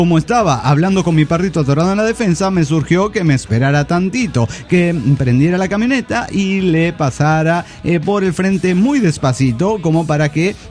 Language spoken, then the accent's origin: Spanish; San Diego, California, United States; de San Diego, California, USA.